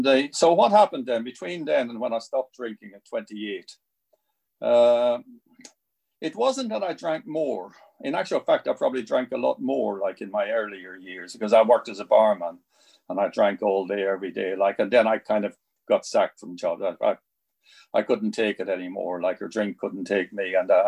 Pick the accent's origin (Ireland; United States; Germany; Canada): Ireland; Wexford, Leinster; also born or lived in Dublin; As I was saying earlier, I come from Wexford, and I kind of went off to Dublin when I was 17.